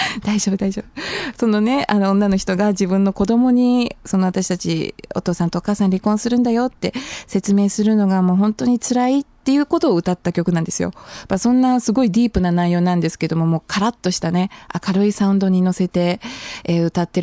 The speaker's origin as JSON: {"language": "Japanese", "town": "Hamamatsu", "region": "Shizuoka", "country": "Japan", "tie": "born or raised there", "said": "浜松、私の実家のある、浜松に行ってきたんですけれども"}